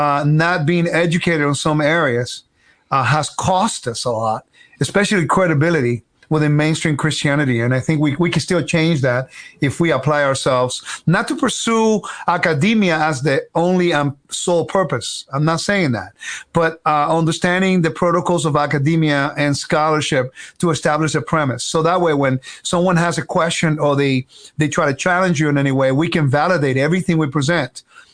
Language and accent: English; California, United States; also born or lived in Puerto Rico; Well, I was born in Puerto Rico, nice little island in the Caribbean. Then I was raised in California.